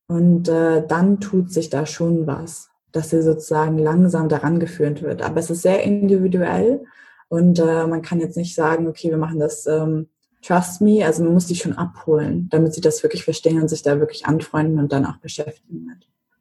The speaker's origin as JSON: {"language": "German", "region": "Mecklenburg-Vorpommern", "country": "Germany", "said": "Also ich komme ursprünglich aus Mecklenburg"}